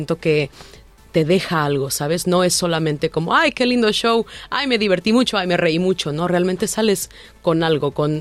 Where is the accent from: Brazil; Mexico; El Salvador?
Mexico; hay muchos elementos que a mí como mexicana me hacen sentir muy orgullosa